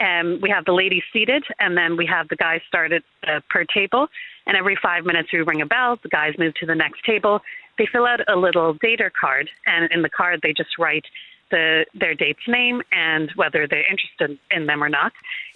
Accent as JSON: {"language": "English", "country": "Canada", "lives_now": "Dublin, Ireland", "said": "I'm from Canada originally."}